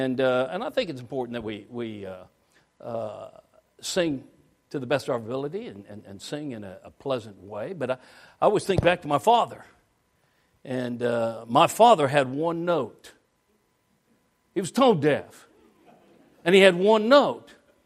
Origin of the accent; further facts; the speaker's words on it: Denver, Colorado, United States; I'm from Denver area originally